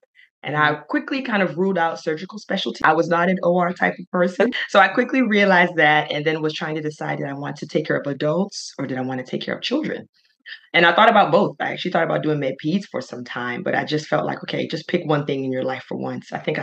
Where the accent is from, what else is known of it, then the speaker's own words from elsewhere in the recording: Maryland, United States; So I grew up in Maryland, right outside DC, and did all my early schooling in that area.